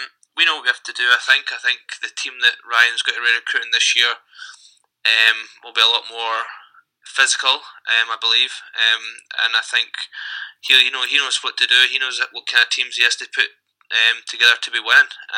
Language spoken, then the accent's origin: English; United Kingdom; As a British player, I said it last year, you have to up your game if you want to have a job